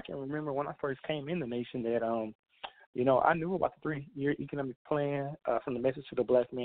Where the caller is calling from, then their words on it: Dallas, Texas, United States; from Dallas, Texas.